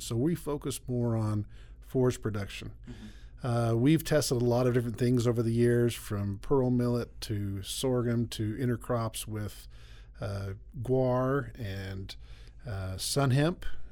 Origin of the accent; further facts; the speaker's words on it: Idaho, United States; originally from Idaho, actually.